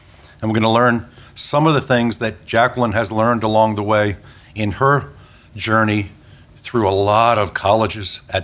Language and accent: English; Smithfield, Virginia, United States; I'm from Smithfield, and I went to Hampton Roads Academy